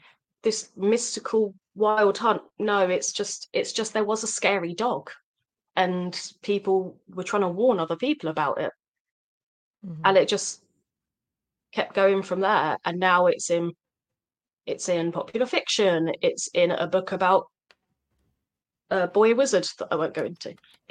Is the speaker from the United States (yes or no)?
no; London, United Kingdom; And growing up near London, we were very lucky with that.